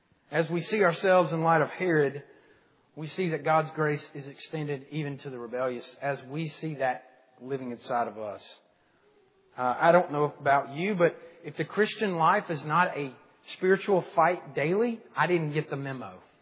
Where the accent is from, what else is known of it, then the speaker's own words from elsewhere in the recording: Mississippi, United States; I'm really from this small community that's nestled between two small towns called Noxapater and Nanawaya.